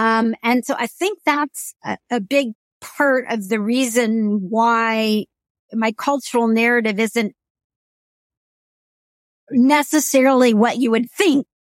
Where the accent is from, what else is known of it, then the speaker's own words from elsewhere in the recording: India; now in United States; one of the things I talk about in the book is there's another part about being an Indian female, that a lot of Americans probably don't know, which is that many of us, have facial hair.